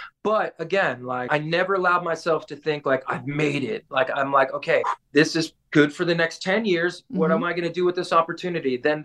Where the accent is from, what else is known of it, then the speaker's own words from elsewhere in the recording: Brooklyn, New York, United States; I'm actually from Brooklyn. I was born there.